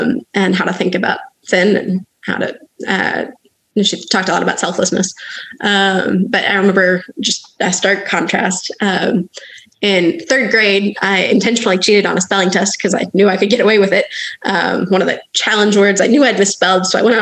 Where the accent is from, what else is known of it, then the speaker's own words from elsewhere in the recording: Washington, United States; also born or lived in Michigan; I grew up near Seattle, where it is not eternally summer. My parents moved up there just after they graduated college.